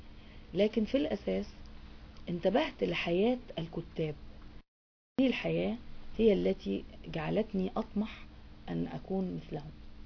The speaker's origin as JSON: {"language": "Arabic", "town": "Cairo", "region": "Cairo Governorate", "country": "Egypt", "tie": "born there", "said": "أنا من مواليد القاهرة في 1954،"}